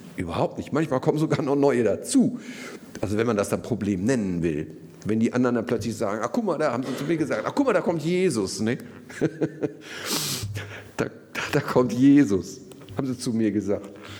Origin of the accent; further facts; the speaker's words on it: North Rhine-Westphalia, Germany; ich komme ja aus dem Ruhrgebiet, also nicht ganz aus dem Ruhrgebiet, aber so ähnlich, so ein bisschen aus dem Bergischen Land, wenn wem das was sagt. So Wuppertal und so Elberfeld, die Elberfelder kennen manche vielleicht. Man hört es an meinem Tonfall möglicherweise etwas.